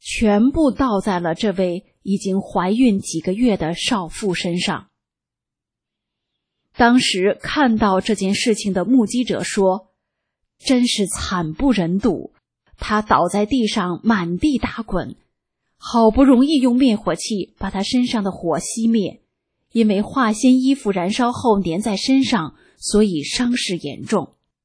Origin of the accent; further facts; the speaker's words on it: Henan, China; 而且听他喊口号的声音是一口标准的东北普通话，我在河南长大，怎么听不出一点乡音呢？